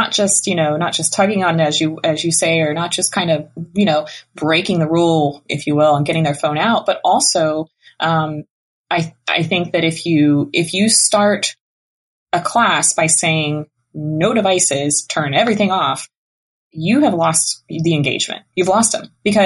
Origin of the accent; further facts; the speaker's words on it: Key Largo, Florida, United States; I grew up down in the Florida Keys and in the Upper Keys near Key Largo.